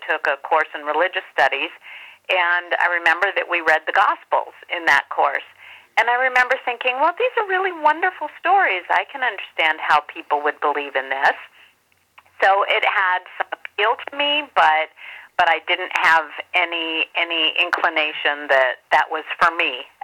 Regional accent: Florida, United States; we really weren't connected anymore like we had been during all of my years of growing up in Florida.

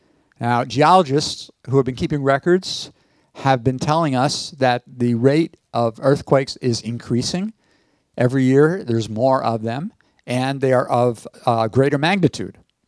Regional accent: New York, United States; what happened right here in New York State, in my hometown, Sandy.

